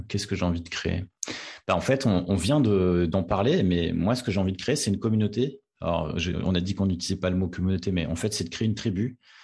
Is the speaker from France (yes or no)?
yes; Hauts-de-France, France; je suis originaire du Nord, c'est l'anagramme de Nord